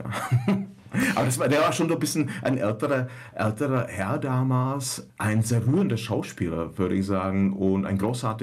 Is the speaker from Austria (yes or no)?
no; Liberec Region, Czechia; German is a second language; im böhmischen Paradies in Český Raj, so heißt die Gegend, wo ich herkomme, in der Nähe von Lomnice nad Popelkou.